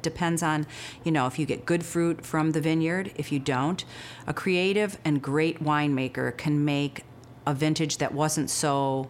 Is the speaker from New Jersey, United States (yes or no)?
no; South Euclid, Ohio, United States; I'm from South Euclid originally